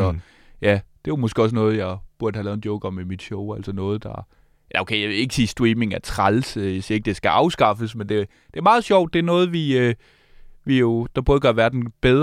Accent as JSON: {"language": "Danish", "town": "Odense", "region": "Region of Southern Denmark", "country": "Denmark", "said": "jeg er fra Odense, og vi er ikke bange for AI, fordi vi er jo fra den by, H.C. Andersen"}